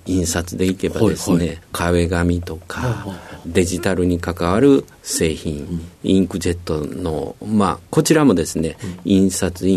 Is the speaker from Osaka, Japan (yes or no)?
yes; Kishiwada, Osaka, Japan; born there; 大阪府岸和田市という、だんじり祭りで有名な町に生まれました。